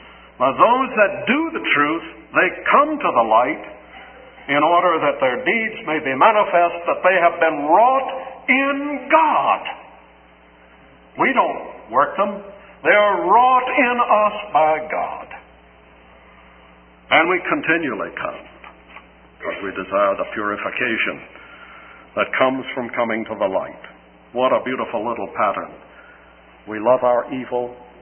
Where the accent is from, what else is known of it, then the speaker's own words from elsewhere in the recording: Charleston, South Carolina, United States; In Charleston, South Carolina, my hometown, it's on the coast. There's some wharves there. We have Texas-sized roaches.